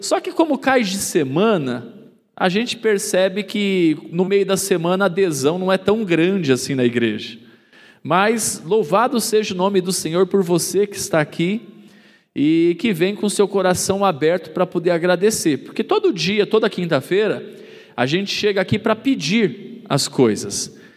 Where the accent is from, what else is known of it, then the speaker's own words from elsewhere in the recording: Brazil; A gente, como brasileiro que nós somos, a gente tem uma grande tendência de imitar as pessoas